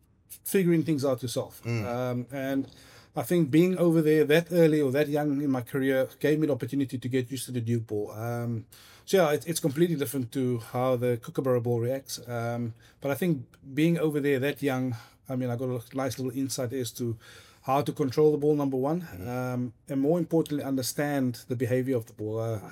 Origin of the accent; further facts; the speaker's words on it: Ravensmead, Western Cape, South Africa; But yeah, I think growing up in Ravensmead, playing a lot of street cricket.